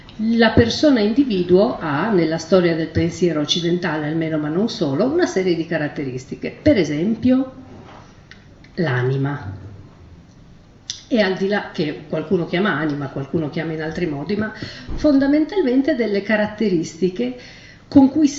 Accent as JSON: {"language": "Italian", "town": "Rosta", "region": "Piedmont", "country": "Italy", "tie": "born or raised there", "said": "io sono cresciuta a Rosta, che orograficamente è Val di Susa"}